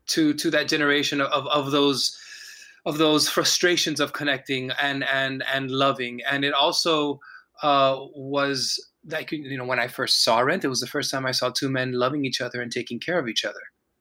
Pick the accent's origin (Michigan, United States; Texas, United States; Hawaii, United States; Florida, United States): Florida, United States; Miami; I was born in Miami, Florida, and, raised in a community where dealing with the Cuban government in any kind of way or going to Cuba was frownly looked upon